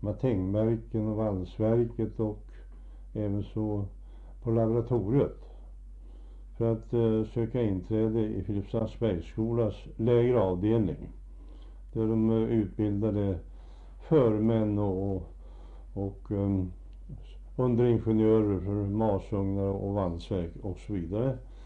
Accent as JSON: {"language": "Swedish", "town": "Hällefors", "region": "Örebro County", "country": "Sweden", "tie": "born or raised there", "said": "Själv växte jag upp på Hällefors och arbetade där i smedjan som liten pojke"}